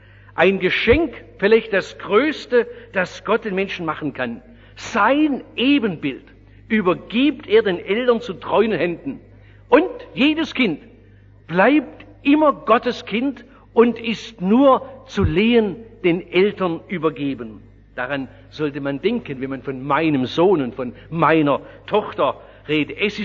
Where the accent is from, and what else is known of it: Oberndorf, Baden-Württemberg, Germany; born or raised there